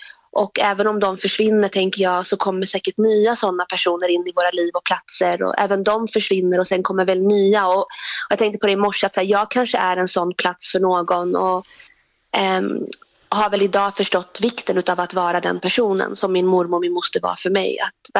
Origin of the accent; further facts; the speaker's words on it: Iraq; now in Sweden; Ja, vi flydde från Irak, precis. Mm. Och så hamnade vi här efter en lång och mycket svår flykt.